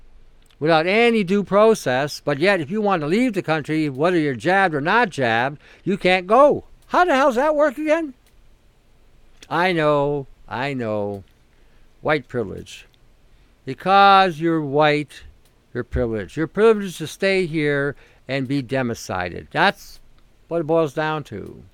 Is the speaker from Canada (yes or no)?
yes; Canada; How did that help me as a Canadian? How did that help me as a Canadian?